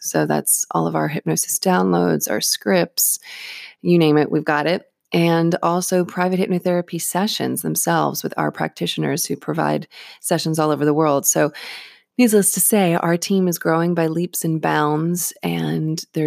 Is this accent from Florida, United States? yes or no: yes; Vero Beach, Florida, United States; my beginner student training segment that's happening in my hometown of Vero Beach, Florida.